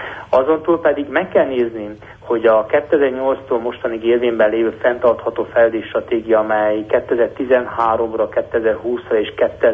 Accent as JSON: {"language": "Hungarian", "region": "Transylvania", "country": "Romania", "said": "egy fenntarthatóságról beszélni román Erdély magyarként azt gondolom nagyon európai megközelítés"}